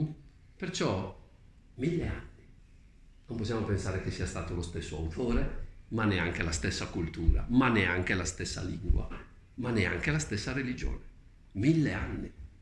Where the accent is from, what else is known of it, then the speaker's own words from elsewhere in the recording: San Zeno Naviglio, Lombardy, Italy; mio paese che è San Zeno Naviglio